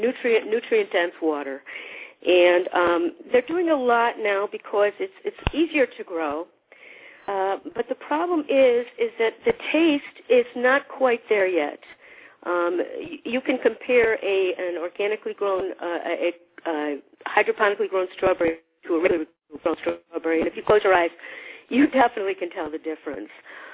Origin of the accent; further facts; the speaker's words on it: Chicago, Illinois, United States; I'm from Chicago.